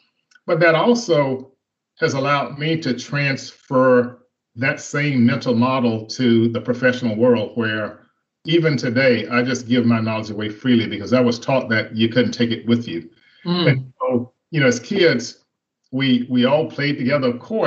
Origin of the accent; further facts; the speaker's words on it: the South, United States; And I grew up in the South, so I'm a Southerner by birth